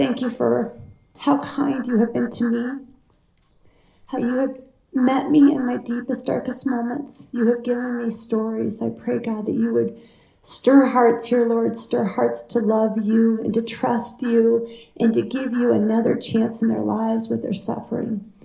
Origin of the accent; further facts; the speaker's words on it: Iowa, United States; also born or lived in Colorado; I grew up in the Midwest, back in Iowa, and then we spent 20 years doing ministry and life here in Colorado.